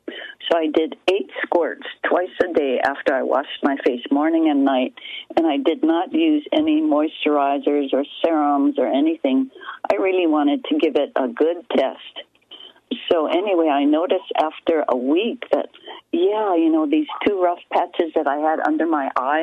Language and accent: English; Hawaii, United States; You know, having been born and raised in Hawaii, the tropics where it's always, well, most of the time it's always sunny.